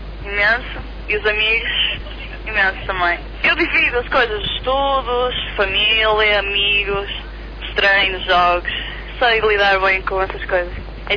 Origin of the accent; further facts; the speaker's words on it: Brazil; now in Portugal; vim do Brasil, estou cá há 7 anos.